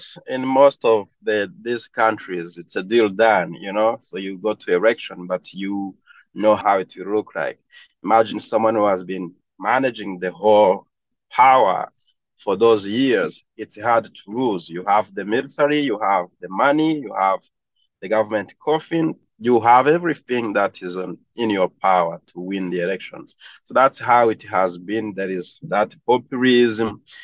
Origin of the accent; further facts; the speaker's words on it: Rwanda; I'm from Rwanda, that's where I was born, and I had a chance to work in a few countries in Africa.